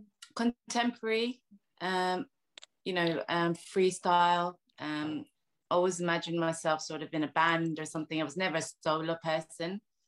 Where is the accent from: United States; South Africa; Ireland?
Ireland; born there; So I was born in Ireland.